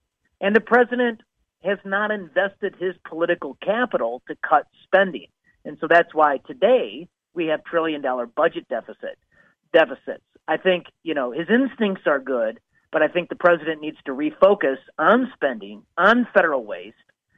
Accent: Illinois, United States; And nothing has stood in the way of the Chicago machine in my home state of Illinois.

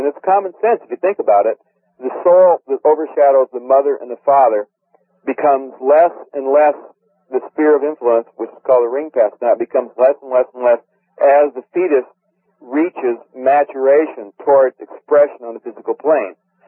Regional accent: United States

